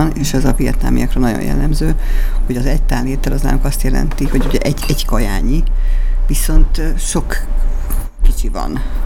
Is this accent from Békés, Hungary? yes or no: no; Halásztelek, Pest, Hungary; én gyerekkoromban Halásztelken is laktam az agglomerációban, ahol bulgár kertészek éltek akkoriban